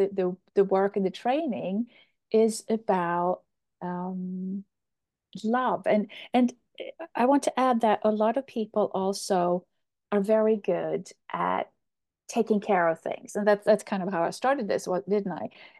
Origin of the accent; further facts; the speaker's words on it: Sweden; we have this Swedish doctor. I'm from Sweden, and this Swedish doctor, she spent her whole entire career researching oxytocin.